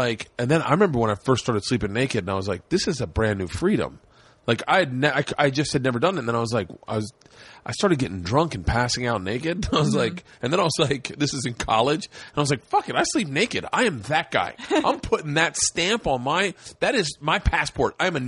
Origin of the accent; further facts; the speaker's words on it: Tampa, Florida, United States; I grew up in Tampa. I loved strip clubs.